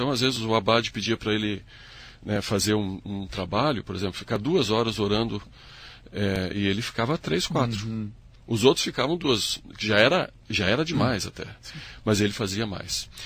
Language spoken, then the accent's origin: Portuguese; Paraná, Brazil; eu sou paranaense, mas de coração eu sou gaúcho.